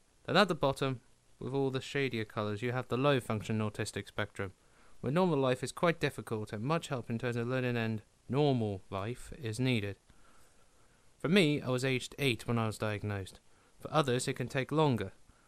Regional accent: Treorchy, Wales, United Kingdom; also born or lived in Weymouth; Then in 2002, my family moved to Wales, Treorchy in particular, away from the home I was born in Weymouth.

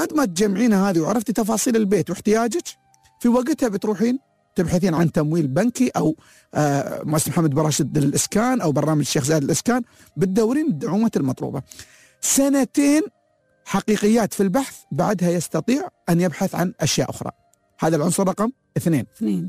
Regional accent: United Arab Emirates; أنا كإماراتي

